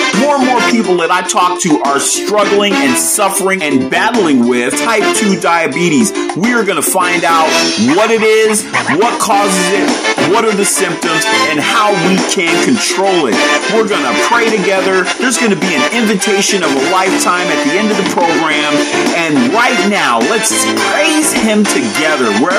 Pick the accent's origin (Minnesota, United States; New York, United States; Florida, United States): New York, United States; born there; I was born in June, so when I was born into hot weather, especially in upstate New York. It was humid, too.